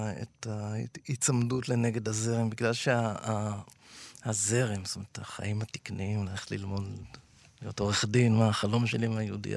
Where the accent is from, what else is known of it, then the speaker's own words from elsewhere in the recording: Givatayim, Tel Aviv District, Israel; אני גדלתי בגבעתיים, נולדתי וגדלתי בגבעתיים. זאת אומרת, בורגנות טובה ככה